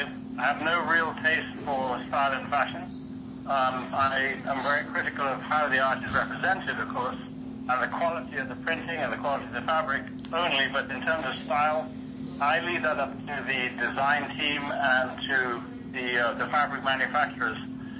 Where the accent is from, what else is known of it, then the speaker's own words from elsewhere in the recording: Jamaica; Well, you know, I'm a 10th generation Jamaican, so we have deep roots there.